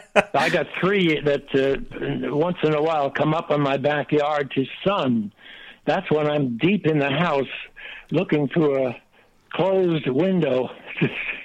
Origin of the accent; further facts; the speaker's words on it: United States; I speak English. I come from the States.